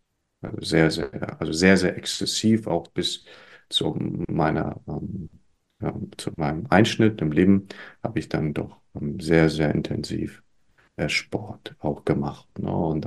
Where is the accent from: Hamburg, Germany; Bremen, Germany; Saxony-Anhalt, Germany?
Hamburg, Germany; ich bin hier in Hamburg geboren und habe eine sehr wilde Kindheit genossen mit vielen Künstlern, sehr politisch.